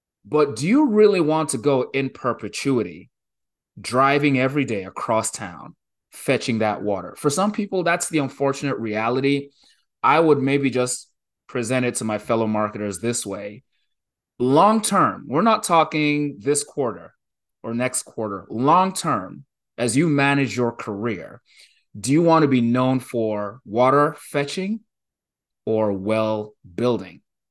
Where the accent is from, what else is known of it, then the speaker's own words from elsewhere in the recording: Nigeria; I grew up in Nigeria in a fairly large city, a city of 4 million people in Nigeria.